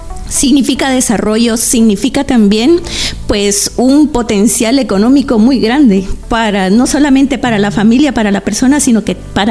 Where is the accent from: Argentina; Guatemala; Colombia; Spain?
Guatemala; la palabra Nahual para nosotras como guatemaltecas, significa mucho.